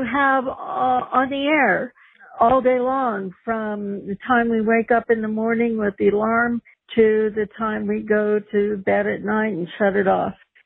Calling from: Albuquerque, New Mexico, United States; from the Knob Hill neighborhood in Albuquerque. I support, love, and need KUNM.

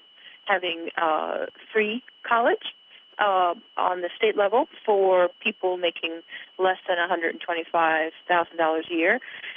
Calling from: Rotterdam, South Holland, Netherlands; I'm calling from Rotterdam.

